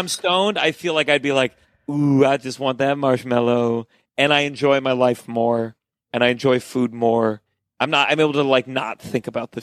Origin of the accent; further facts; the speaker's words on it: Potomac, Maryland, United States; Man, growing up in Potomac, it's tough to tell when you're younger, your palate is so unrefined.